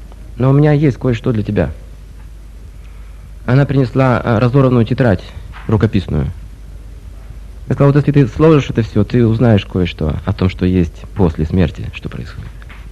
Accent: Sakhalin Oblast, Russia; Я рос на Сахалине, и там даже не было ни одной церкви в том городе, где я жил.

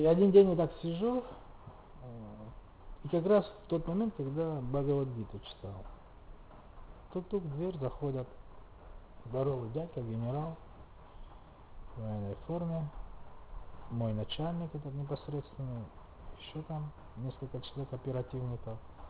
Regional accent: Sukhumi, Abkhazia, Georgia; Эй, святоша, такой здоровый дядька, откуда ты? Я говорю, Сухуми. Что, грузин? Я говорю, да.

